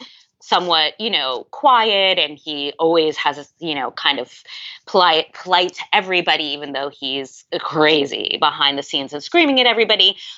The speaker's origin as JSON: {"language": "English", "town": "Manhattan", "region": "New York", "country": "United States", "tie": "born or raised there", "said": "I grew up in Manhattan. I went to the same kind of prep schools as Ivanka."}